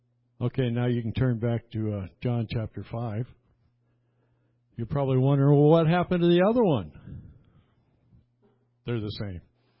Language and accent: English; New Brunswick, Canada; As many of you know, I was born in New Brunswick, Canada, and we lived right on the St. Croix River, right across the river from Maine.